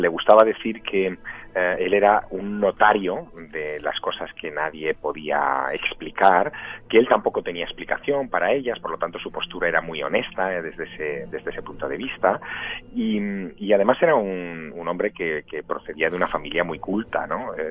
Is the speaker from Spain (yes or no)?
yes; Spain; dados como somos los españoles